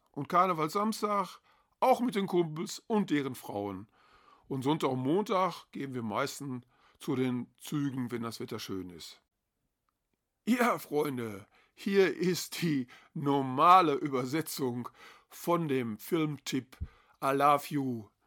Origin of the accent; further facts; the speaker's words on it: Schwerte, North Rhine-Westphalia, Germany; ich bin ja eigentlich aus Schwerte bei Dortmund